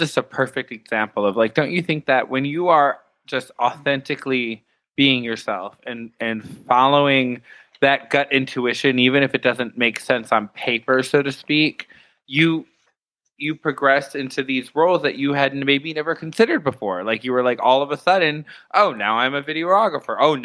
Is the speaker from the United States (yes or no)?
yes; Harrison Township, Michigan, United States; Harrison Township. So right, like just like 45 minutes north of Detroit, like Metro Beach area, okay. St. Clair Shores, that kind of there.